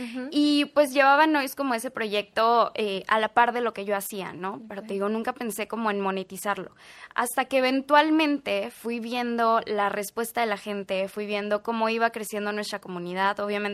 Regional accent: Tamaulipas, Mexico; al final del día yo soy tamaulipeca y llevo ya 10 años viviendo acá

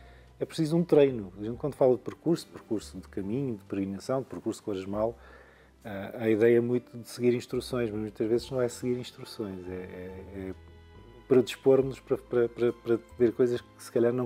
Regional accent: Madeira, Portugal; Eu às vezes faço isso na Madeira, na minha terra natal

